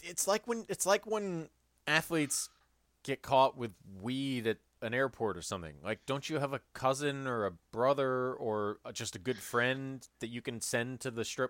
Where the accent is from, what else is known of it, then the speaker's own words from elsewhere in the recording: Oakland, California, United States; And it takes place in my hometown, Oakland, California, at Laney College.